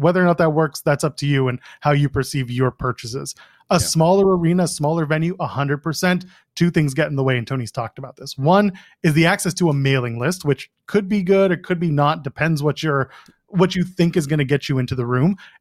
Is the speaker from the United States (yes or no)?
no; Canada; Again, I'm Canadian, so